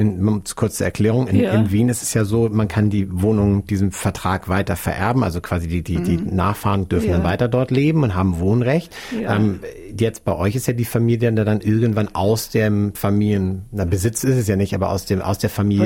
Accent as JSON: {"language": "German", "region": "Hamburg", "country": "Germany", "said": "Ich bin aus Hamburg, da kennen wir das auch, da gibt es das auch, in vielen anderen deutschen Städten ja auch."}